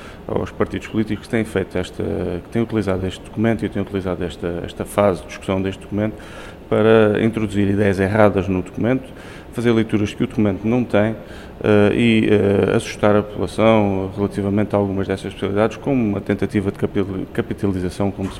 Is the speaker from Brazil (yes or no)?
no; Azores, Portugal; como conjunto, como açorianos